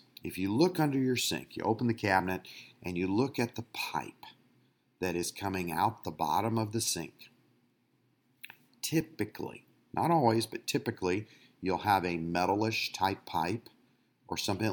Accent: Clearwater, Florida, United States; So for those of you who have picked up on it, I'm from Clearwater, Florida.

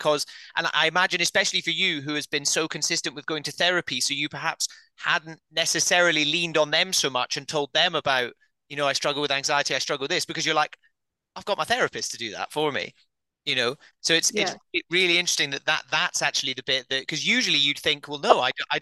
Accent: Scotland, United Kingdom; I'm very tall. I grew up in the Highlands of Scotland. Getting the tube is not my thing at all.

